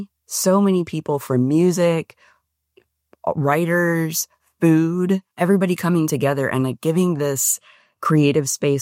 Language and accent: English; Nashville, Tennessee, United States; born there; So I was born in Nashville. So I'm considered a unicorn because so many people have come